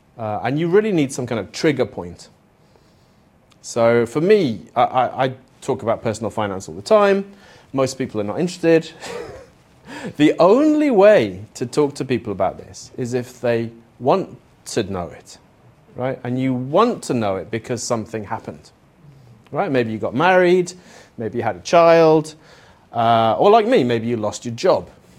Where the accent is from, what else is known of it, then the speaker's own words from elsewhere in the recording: Spain; now in Japan; I grew up in Spain, so I really do feel like I'm European, which is strange considering that I'm now becoming Japanese. But so I came to Japan in 2000, straight out of university.